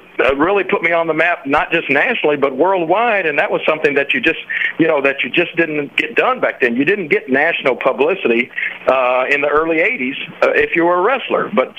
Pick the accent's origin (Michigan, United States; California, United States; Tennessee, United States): Tennessee, United States; Memphis; I'm actually down in my hometown of Memphis, Tennessee.